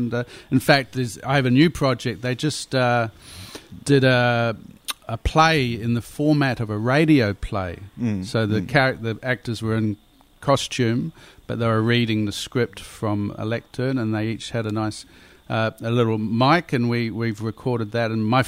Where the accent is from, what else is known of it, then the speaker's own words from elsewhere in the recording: Upper Hutt, Wellington, New Zealand; So I grew up in Upper Hutt in near Wellington.